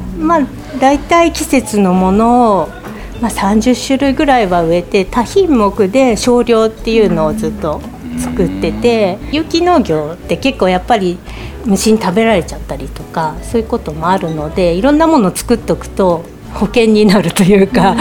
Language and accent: Japanese; Gotsu, Shimane, Japan; also born or lived in Tokyo; この島根の豪津の生まれ育って。